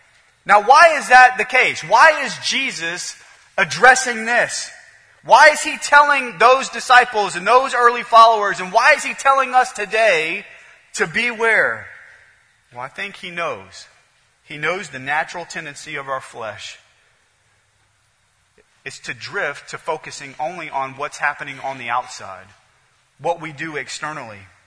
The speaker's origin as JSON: {"language": "English", "region": "Nebraska", "country": "United States", "tie": "born or raised there", "said": "It reminds me growing up in Nebraska and running the streets in Nebraska."}